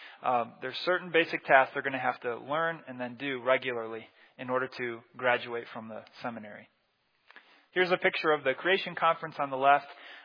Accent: Rockford, Illinois, United States; I was raised in Rockford, Illinois, not too far away from here.

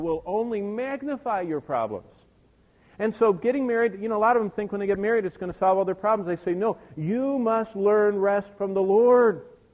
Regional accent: Lansing, Michigan, United States; I remember when I grew up in Lansing, we used to have 3 channels

